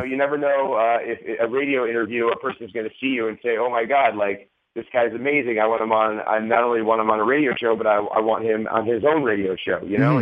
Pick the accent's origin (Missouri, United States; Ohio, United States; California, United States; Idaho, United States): Ohio, United States; Parma; when you're growing up as a kid growing up in Parma, Ohio